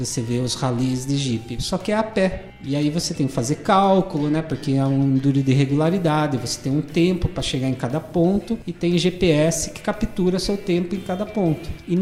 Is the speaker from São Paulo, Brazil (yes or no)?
yes; Votorantim, São Paulo, Brazil; Sim, sou nascido em Votorantim, criado aqui, né? Cresci andando pelas ruas aí, jogando bola em campinho. E por um período tive que trabalhar, saí de Votorantim, né, para trabalhar, mas sempre morei aqui.